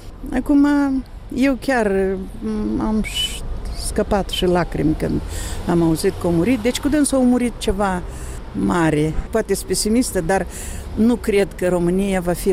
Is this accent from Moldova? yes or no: yes; Bălți, Moldova; eu sunt bălțeancă.